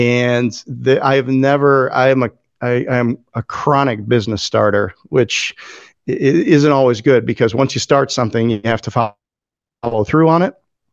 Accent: Chicago, Illinois, United States; And I had trades experience growing up in Chicago.

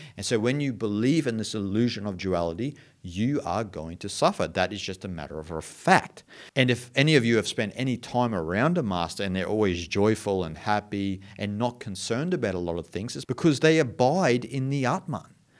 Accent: Australia; So I am Australian

